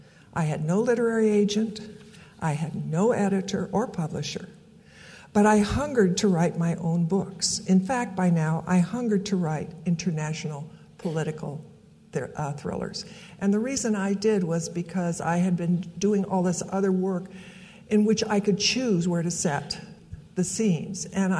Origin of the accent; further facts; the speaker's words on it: Council Bluffs, Iowa, United States; So I loved growing up in Council Bluffs and our trips to the big city, Omaha.